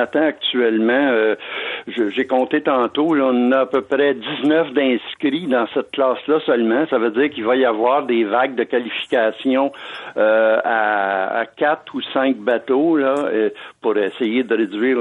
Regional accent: Canada; Chez nous, au Canada

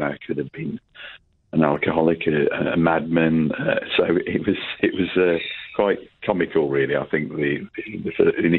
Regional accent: Scotland, United Kingdom; born there; now in England; Whilst I live in England, I was born in Scotland, so I had my Scottish saltire flag out

